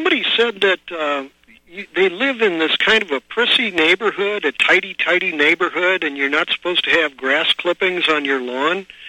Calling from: San Francisco, California, United States; I'm calling you from San Francisco

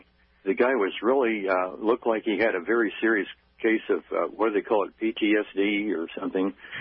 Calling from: Kansas City, Missouri, United States; I'm calling from Kansas City, Missouri.

